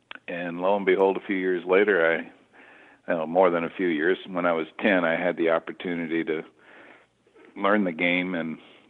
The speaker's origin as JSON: {"language": "English", "town": "Monterey Peninsula", "region": "California", "country": "United States", "tie": "born or raised there", "also_born_or_lived": "San Francisco", "said": "as a kid, I grew up in San Francisco until I was 7 years of age and moved to the Monterey Peninsula with my family."}